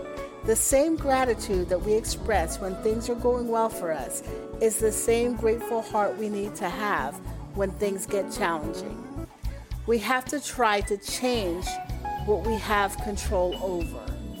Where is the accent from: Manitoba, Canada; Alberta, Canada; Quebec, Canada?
Quebec, Canada; Montreal; now in Dallas, United States; I am from Montreal, LaSalle to be exact, but I live in Dallas.